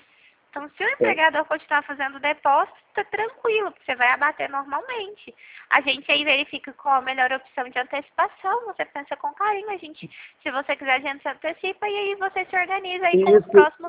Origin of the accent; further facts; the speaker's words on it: Uberlândia, Minas Gerais, Brazil; now in Ribeirão Preto, Brazil; hoje eu falo de Ribeirão Preto, mas a minha cidade natal é Uberlândia.